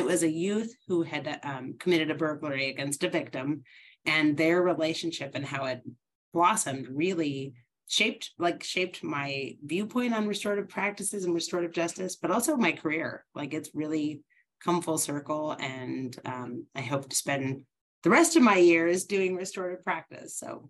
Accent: Alaska, United States; now in Nebraska, United States; I am based in Nebraska right now. I'm originally from Alaska, so I always have this kind of yearning for mountains and water that doesn't always get fulfilled here.

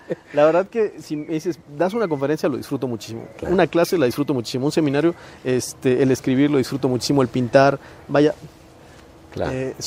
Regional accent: Campeche, Mexico; born there; now in Cuernavaca, Mexico; No, pues yo realmente renací en Cuernavaca. Yo nací en Campeche, renací en Cuernavaca, en Morelos.

